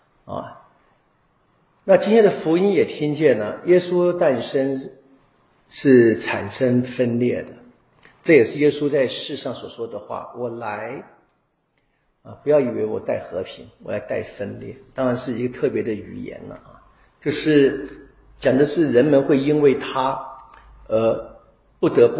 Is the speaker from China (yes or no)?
no; Taiwan; now in United States; 像我们台湾人在美国